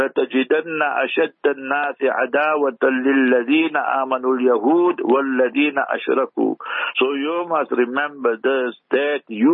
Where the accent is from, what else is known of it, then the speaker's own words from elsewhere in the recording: Heidelberg, South Africa; Yes, I'm born and bred in Heidelberg, and I speak Afrikaans, but now there's no practice